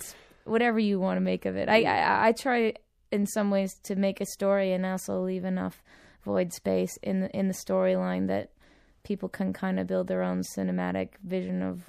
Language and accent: English; Ottawa, Ontario, Canada; I come from Ottawa, and the Ottawa music scene was something that really embraced me